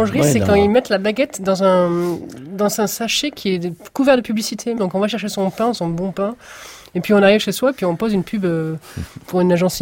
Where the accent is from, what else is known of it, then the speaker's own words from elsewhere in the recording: North, France; Moi, je suis du Nord